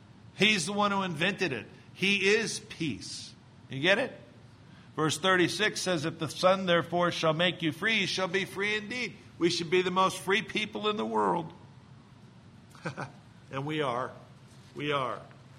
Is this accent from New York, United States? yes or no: no; California, United States; I grew up in the Bay Area. I was there in the 60s.